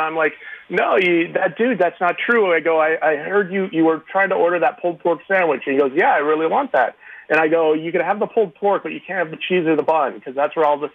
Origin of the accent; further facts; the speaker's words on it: West Coast, United States; I grew up on the West Coast also, like Meredith.